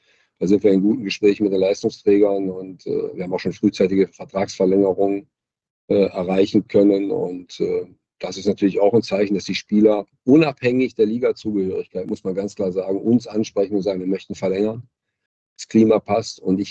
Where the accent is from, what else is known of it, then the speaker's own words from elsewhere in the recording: Solingen, North Rhine-Westphalia, Germany; Solingen ist meine Heimatstadt. Ich bin dort geboren